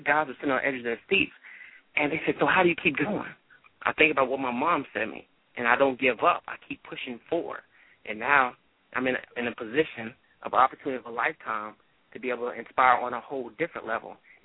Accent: Tarver, North Carolina, United States; I'm from Tarver, North Carolina. We got to speak everybody.

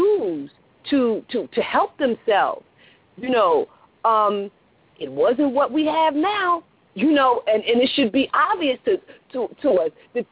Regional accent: New York, United States; also born or lived in Washington, D.C. / Maryland; now in Atlanta, United States; I'm not from Atlanta. I'm from New York originally, by way of Washington, D.C., Maryland area.

